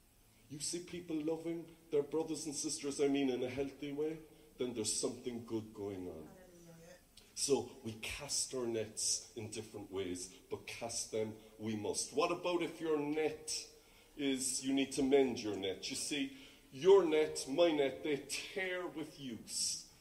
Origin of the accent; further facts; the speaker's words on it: Cork, Munster, Ireland; accent: Cork; When I read some verses in the Bible, I can't say them in my lovely Cork accent.